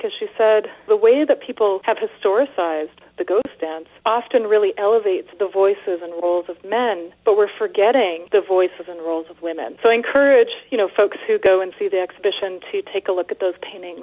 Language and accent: English; Whitehorse, Yukon, Canada; So I was raised there in Whitehorse, but then when I was pretty young, we moved to mile 72 and a half of the Alaska Highway.